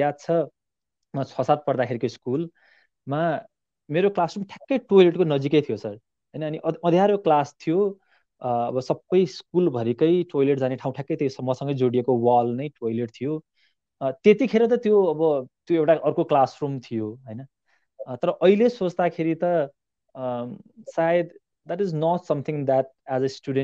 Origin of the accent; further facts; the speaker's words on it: Kathmandu, Bagmati, Nepal; म नागरिकताको हिसाबले चाहिँ म उदयपुरको हुँ, तर म जन्मिएँ काठमाडौँ, पढेँ काठमाडौँ, हुर्किएँ काठमाडौँ, अलिअलि काम गरेँ काठमाडौँ